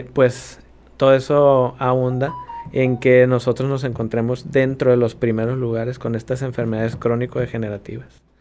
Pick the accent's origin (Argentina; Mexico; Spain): Mexico; porque como mexicanos tenemos muchas mejores fortunas